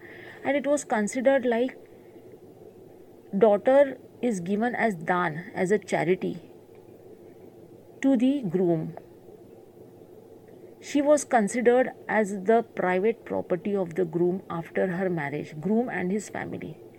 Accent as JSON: {"language": "English", "town": "Vasai", "region": "Maharashtra", "country": "India", "said": "I hail from Vasai, which is a Catholic locality, majority Catholic population. So we were surrounded by Catholics all over. Very few Hindu families in our locality."}